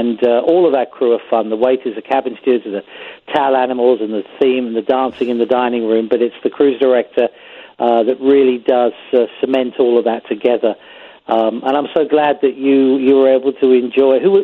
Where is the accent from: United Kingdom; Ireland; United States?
United Kingdom; England; I'm from England.